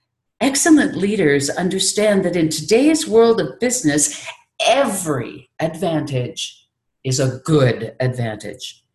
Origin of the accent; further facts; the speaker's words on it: Canada; I am from Canada, forgive me, and away we go.